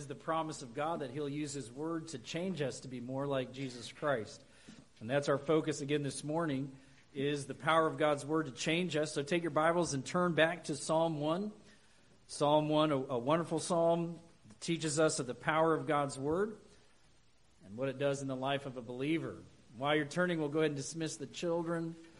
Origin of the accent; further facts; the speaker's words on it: Colorado, United States; all those memories from growing up in Colorado came flooding back